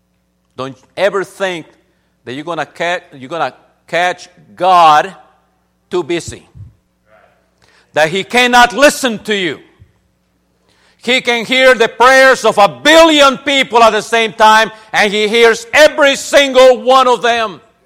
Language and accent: English; Pucallpa, Ucayali, Peru; I grew up in a dirt road town. There were no paved roads when I was born in Pucallpa, Peru, 1961.